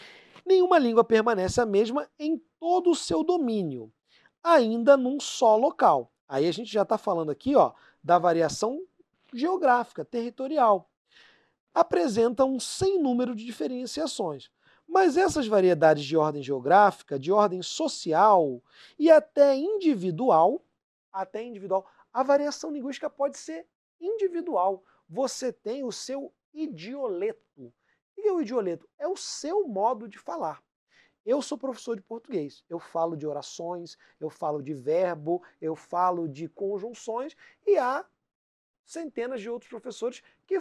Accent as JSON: {"language": "Portuguese", "region": "Rio de Janeiro", "country": "Brazil", "said": "eu sou carioca"}